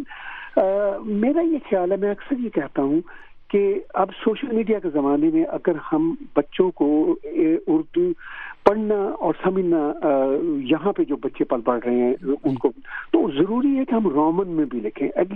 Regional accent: Pakistan; now in Canada; ہم نے پاکستان میں پلا بڑا تو اردو سیکھی, اردو میں کتابیں لکھی, پنجابی میں بھی لکھی ہیں میں نے

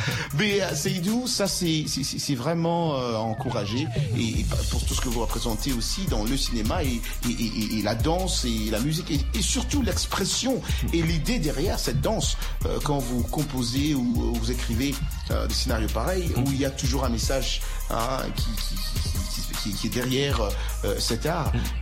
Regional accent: Kinshasa, DR Congo; moi, je suis originaire du Congo, Kinshasa, la RDC, et chez nous, il y a beaucoup de musiciens.

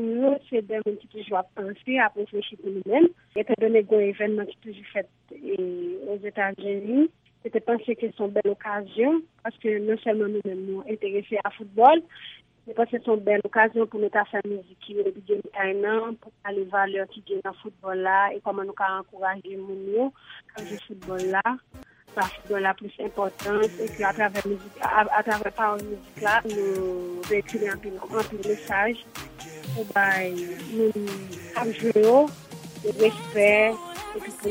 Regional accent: Haiti; pour montrer que je suis Haïtien de talent

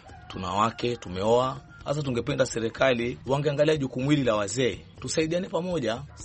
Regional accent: Kenya; also born or lived in Uganda; Mimi ni mzaliwa wa Uganda, lakini nimelelewa Kenya.

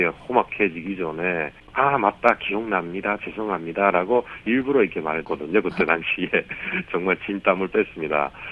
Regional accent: North Korea; now in South Korea; 저는 사실 그 북한에 있을 때요.

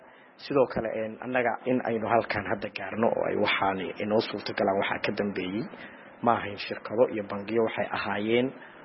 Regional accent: Galkayo, Mudug, Somalia; anugu Galkacyo ayaan ku dhashay, intaasaan kul ekaaday oon ku koray

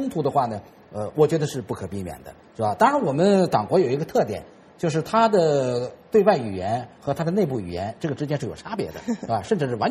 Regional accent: China; 那我作为中国人

